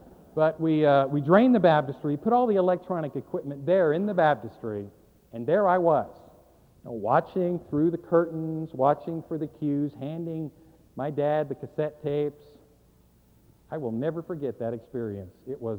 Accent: California, United States; When I was a kid, one time in the church where I was growing up in California

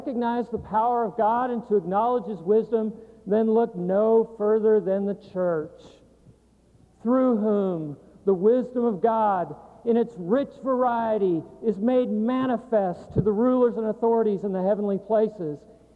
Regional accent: Abilene, Texas, United States; born there; I was born in Abilene, I can say that. I still have webbed feet, but I can say y'all.

